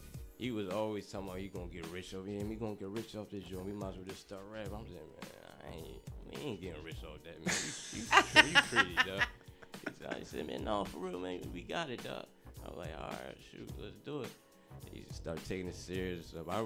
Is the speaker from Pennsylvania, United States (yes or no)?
yes; Philadelphia, Pennsylvania, United States; I'm from the Northeast part.